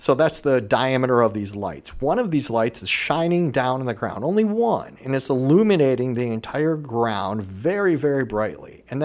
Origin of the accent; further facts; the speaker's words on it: Vermilion, Ohio, United States; So I grew up in Vermilion, Ohio. It's a little bit west of where we're talking about